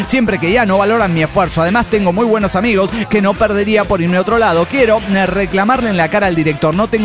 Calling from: La Paz, Bolivia; de La Paz, Bolivia.

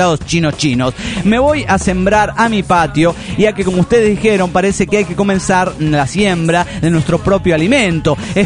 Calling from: Cochabamba, Bolivia; de Cochabamba, Bolivia.

